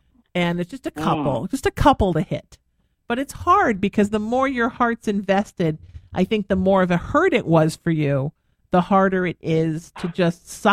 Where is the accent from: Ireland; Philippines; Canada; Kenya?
Ireland; let me just say, I am Irish and I'm an Aries.